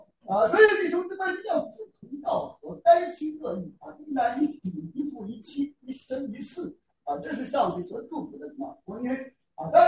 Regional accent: China; 这个概念我们中国人能理解

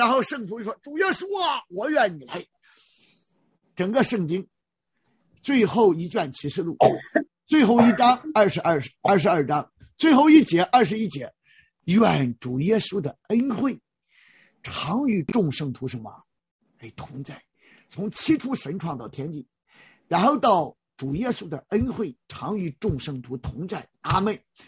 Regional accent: China; 没有律法，我们中国人讲无法无天啊

